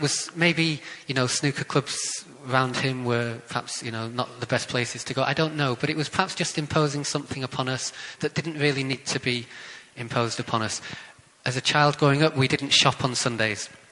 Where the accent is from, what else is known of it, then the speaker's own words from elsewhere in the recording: Wales, United Kingdom; born there; I don't know if you know the Welsh accent. And I was born there, although my accent isn't from there.